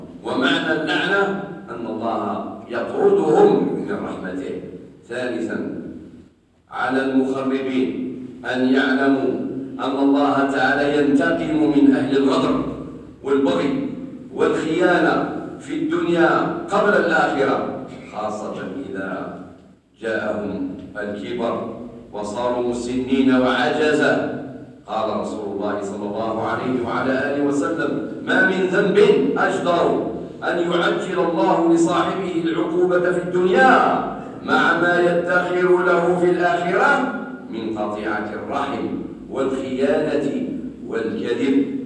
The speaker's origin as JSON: {"language": "Arabic", "country": "Algeria", "said": "بإشعال النيران في عدة غابات من بلادنا الجزائر الحبيبة"}